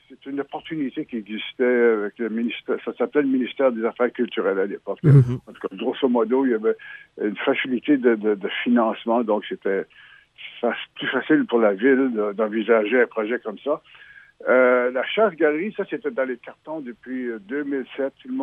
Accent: Miramichi, New Brunswick, Canada; born there; Je suis né à Miramichi, au Nouveau-Brunswick. C'est dans le nord-est du Nouveau-Brunswick. C'est près de la mer. C'est le bois, la forêt, comme ici, d'ailleurs. Beaucoup, beaucoup de ressemblances. Mon Dieu, les origines, en fait, c'était un milieu assez modeste

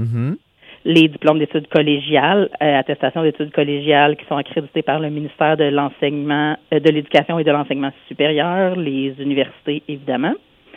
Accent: Quebec, Canada; parce qu'on est originaire de la vallée de la Gatineau, on n'est pas un nouveau entre guillemets.

